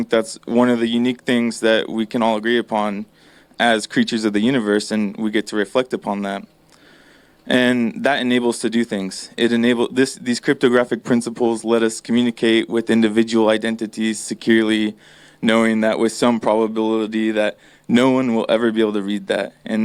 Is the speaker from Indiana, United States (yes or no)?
no; California, United States; I grew up in the Emerald Triangle, and where a lot of people grew cannabis